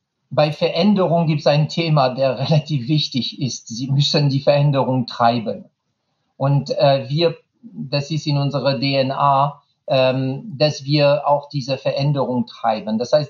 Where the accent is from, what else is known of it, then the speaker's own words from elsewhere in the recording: France; German is a second language; tut mir leid als Franzose